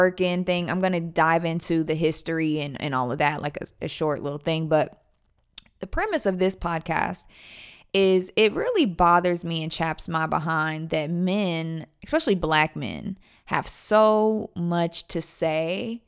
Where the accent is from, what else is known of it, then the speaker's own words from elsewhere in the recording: California, United States; because she is from the Bay, I'm from the Bay, so I always get the vibe, catch the vibe.